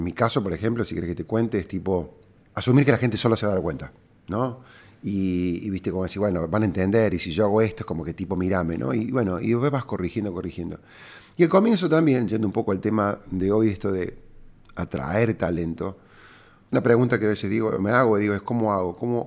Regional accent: Córdoba, Argentina; cordobés y emprendedor.

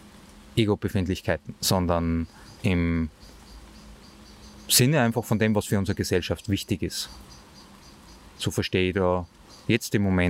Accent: Austria; born there; ich bin weiß, ich bin in Österreich geboren

